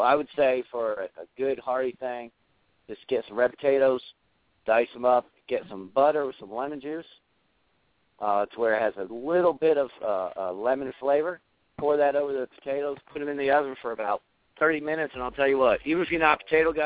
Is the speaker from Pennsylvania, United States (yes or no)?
yes; Philadelphia, Pennsylvania, United States; I'm redneck from Philly. I don't have big names.